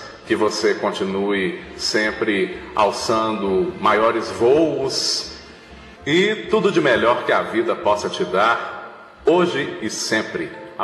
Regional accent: Sete Lagoas, Minas Gerais, Brazil; Eu sou mineiro de Sete Lagoas, eu sou deficiente visual desde que eu nasci

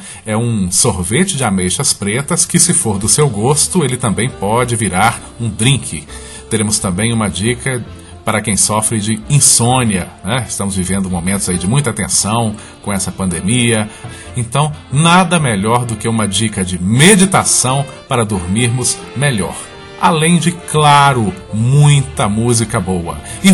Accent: Sete Lagoas, Minas Gerais, Brazil; Eu sou daqui de Sete Lagoas, Minas Gerais. Eu sou deficiente visual desde que nasci.

